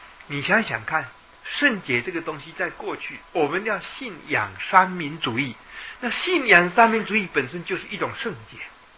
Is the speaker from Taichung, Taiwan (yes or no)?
no; Yilan, Yilan County, Taiwan; now in Taipei, Taiwan; 我常常拿这个当比喻给人家讲，我是宜兰人，我要来台北的话，我下定决心，我那个时候要来台北